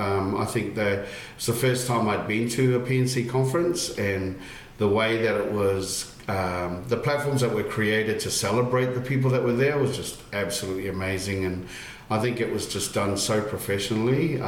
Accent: New Zealand; I grew up in New Zealand.

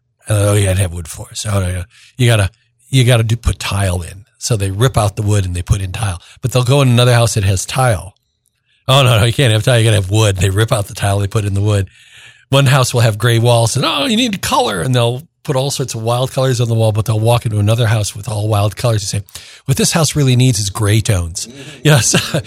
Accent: Quad Cities, United States; I mean, I'm from the Quad Cities. I would love someday for my cousins. I still have lots of cousins in the Quad Cities.

